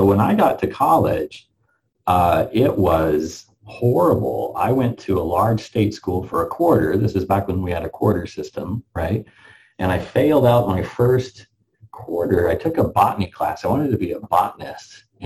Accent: Utah, United States; I grew up in Utah. So it was that's a state that's very divided by religion, by predominant religion.

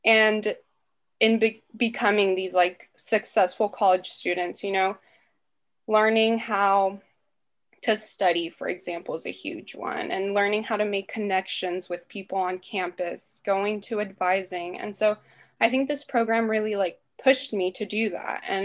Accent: Half Moon Bay, California, United States; so I'm from Half Moon Bay. It's a little small town in the Bay Area.

